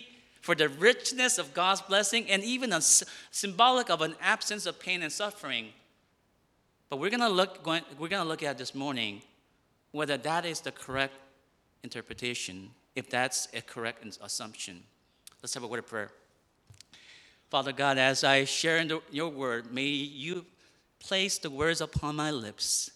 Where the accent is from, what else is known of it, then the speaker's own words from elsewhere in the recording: South Korea; growing up in Korea, we had heard stories and rumors of how awesome America was.